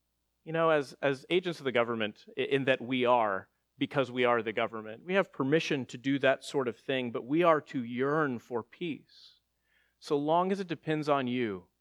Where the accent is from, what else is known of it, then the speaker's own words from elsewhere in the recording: Texas, United States; So I'm from Texas, and we joked about that because in the sanctuary at the church I was at back in Texas, that sanctuary roof was leaking continuously.